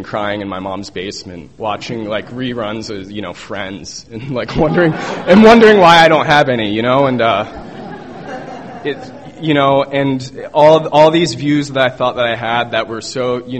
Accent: Virginia, United States; moved away; I'm originally from Virginia. I moved here to get away from Virginia, and after being on federal probation

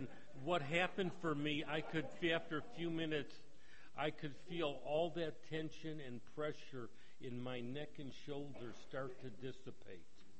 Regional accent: Detroit, Michigan, United States; Growing up in Detroit, I never heard that colloquial expression before.

